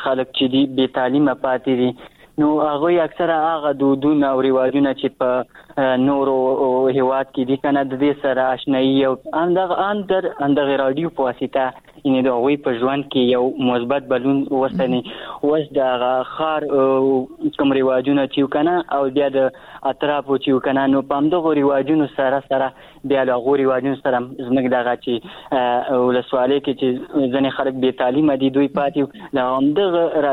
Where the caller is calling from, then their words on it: Achin, Nangarhar, Afghanistan; در سره تماس کیم د ننګرهار ولایت اچینو لسوالینه